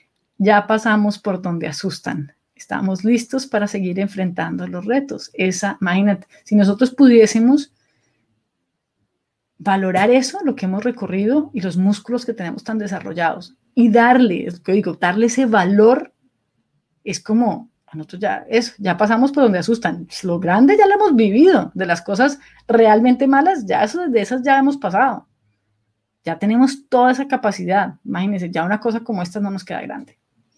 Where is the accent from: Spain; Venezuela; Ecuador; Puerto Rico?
Venezuela; now in Colombia; Soy venezolana trabajando en Colombia